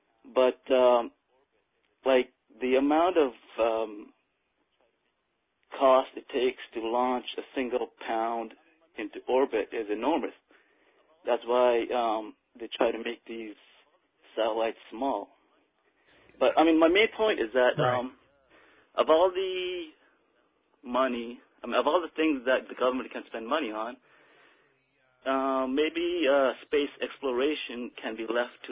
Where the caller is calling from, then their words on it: Medford, United States; I'm in Medford.